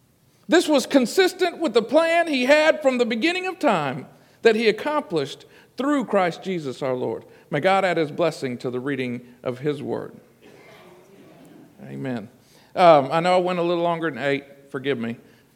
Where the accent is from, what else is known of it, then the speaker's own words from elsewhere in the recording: Abilene, Texas, United States; I was baptized Presbyterian, but I grew up in Elmwood United Methodist Church in Abilene, Texas.